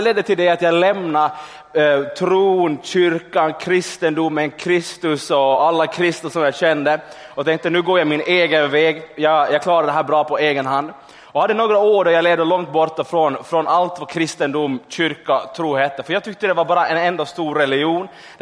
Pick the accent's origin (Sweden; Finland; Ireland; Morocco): Finland; Ekenäs, Uusimaa; så är jag uppvuxen i Ekenäs, the city of glory and hope. Och den anrika staden.